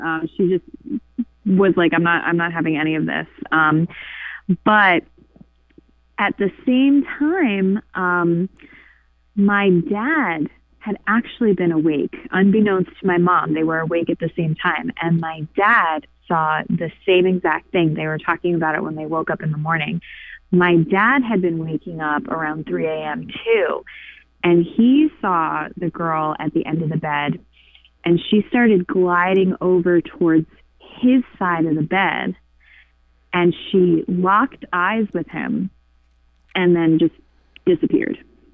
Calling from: Nantucket, Massachusetts, United States; I'm calling from Nantucket. That's where I live. It's an island 30 miles off the coast of Massachusetts.

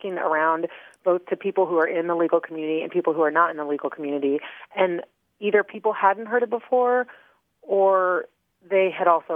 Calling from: Indianapolis, Indiana, United States; I'm calling from Indianapolis.

